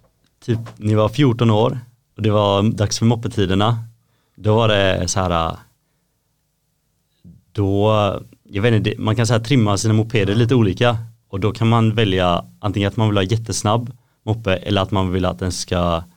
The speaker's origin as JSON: {"language": "Swedish", "region": "east coast", "country": "Sweden", "said": "Jag är inte från Göteborg. Jag är från östkusten."}